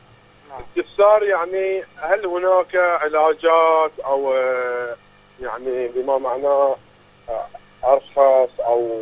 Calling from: Bahrain; إحنا هنا عندنا في البحرين

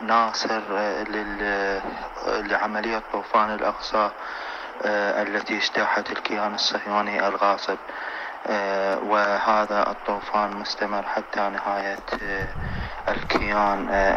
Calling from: Nasiriyah, Dhi Qar, Iraq; أنا باعتباري من العراق ومن المقاومة العراقية

